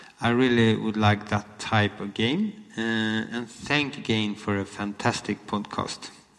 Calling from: Sweden; I'm sending a message from Sweden.

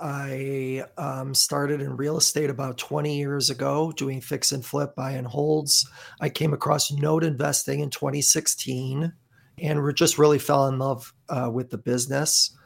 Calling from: Illinois, United States; I'm in the suburbs of Chicago.

